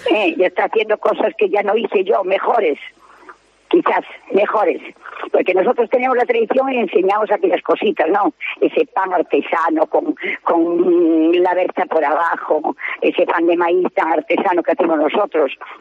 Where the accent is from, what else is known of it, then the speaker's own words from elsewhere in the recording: A Coruña, Galicia, Spain; Pues somos de Coruña